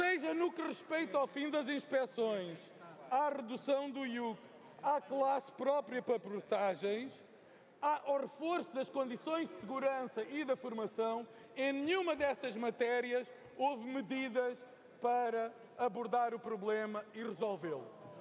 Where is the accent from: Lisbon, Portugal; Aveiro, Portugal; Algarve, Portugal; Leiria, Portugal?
Algarve, Portugal; Faro; Faço para prestar homenagem a quem, a favor da minha terra, da minha região e do meu país, durante anos a fio, organizou uma das maiores iniciativas que este país conhece, a concentração de Faro.